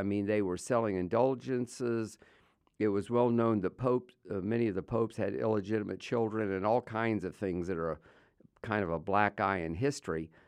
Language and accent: English; Iowa, United States; And as a kid, I grew up in Iowa, and we used to have EUB churches up there, Evangelical United Brethren